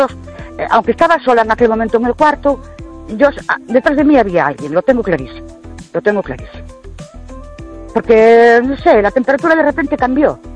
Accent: Ourense, Galicia, Spain; de Ourense.

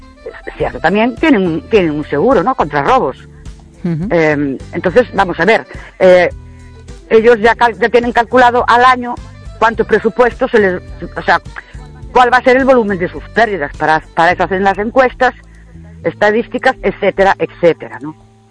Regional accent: Ourense, Galicia, Spain; Buenas noches. … de Ourense.

